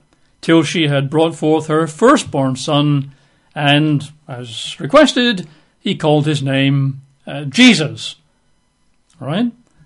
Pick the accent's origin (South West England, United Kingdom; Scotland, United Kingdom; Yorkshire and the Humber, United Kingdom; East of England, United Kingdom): Scotland, United Kingdom; Even when I was growing up in Scotland, when I was a young boy